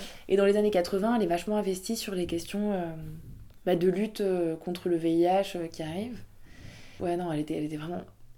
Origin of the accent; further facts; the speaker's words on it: France; parce que je suis française